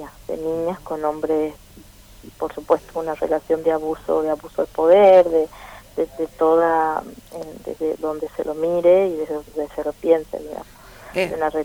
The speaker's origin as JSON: {"language": "Spanish", "region": "Tucumán", "country": "Argentina", "said": "Yo soy de Tucumán y nosotros trabajamos en Santiago, en Tucumán, en Salta, en Jujuy."}